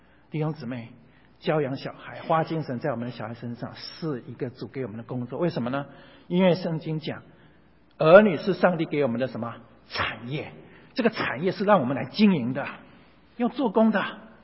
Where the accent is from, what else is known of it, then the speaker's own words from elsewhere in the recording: China; 我们中国人讲得好，为谁也辛苦为谁劳。